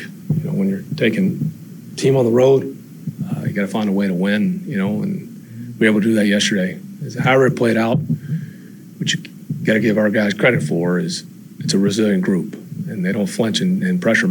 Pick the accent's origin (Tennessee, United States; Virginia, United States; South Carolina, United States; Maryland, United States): Tennessee, United States; Memphis; I mean, I am from Memphis. Obviously, was fortunate to be there for 10 years